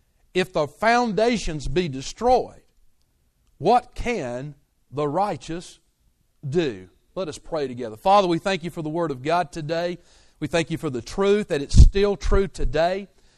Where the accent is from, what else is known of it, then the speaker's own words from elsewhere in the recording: Thomasville, Georgia, United States; And I grew up in South Georgia, Thomasville, Georgia, near Tallahassee, Florida.